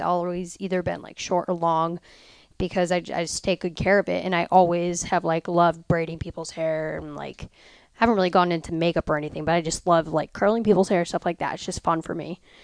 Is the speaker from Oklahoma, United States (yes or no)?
no; New Hampshire, United States; growing up in the North Country in New Hampshire, working on, you know, four-wheeler snow machines, dirt bikes with my dad